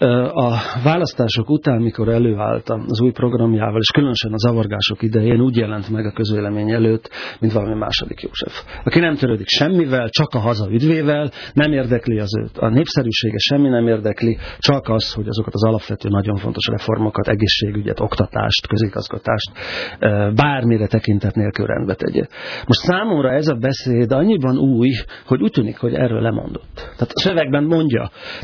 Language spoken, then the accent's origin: Hungarian; Budapest, Hungary; Ugye budapestiek vagyunk